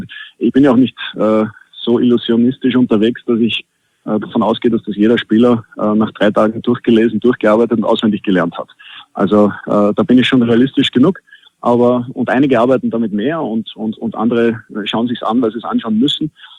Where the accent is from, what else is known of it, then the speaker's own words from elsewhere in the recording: Austria; als Österreicher muss man natürlich Skifahren sagen, auch wenn ich selten bis nie dazukomme.